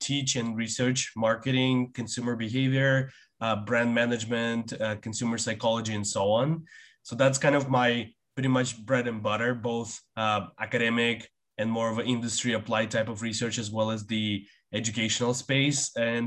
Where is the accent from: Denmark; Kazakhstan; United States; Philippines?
Kazakhstan; also born or lived in Canada; And originally I am from Central Asia, Kazakhstan.